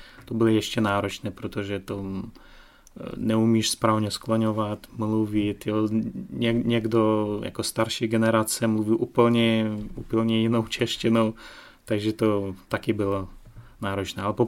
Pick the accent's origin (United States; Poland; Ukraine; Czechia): Ukraine; first language Russian; Czech is a second language; já jsem sice z Ukrajiny, ale tam, kde jsem se narodil a chodil do školy a rodina teda, tak my jsme mluvili rusky. Samozřejmě znám i ukrajinský, i ruský